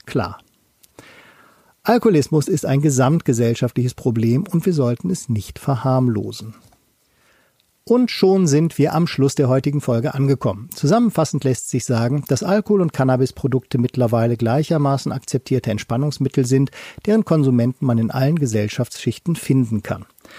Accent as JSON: {"language": "German", "town": "Cologne", "region": "North Rhine-Westphalia", "country": "Germany", "said": "Ich als Kölner kann hiervon ein Lied singen."}